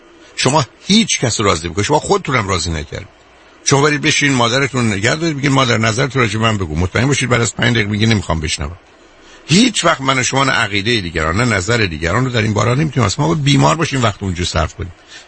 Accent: Shiraz, Fars, Iran; moved away; من خودم شیرازی هستم، یادم از بچگی وقتی میرفتم دم سعدیه

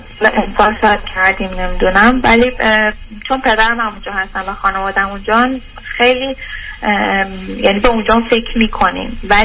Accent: Iran; moved away; ما از ایران در اومدیم

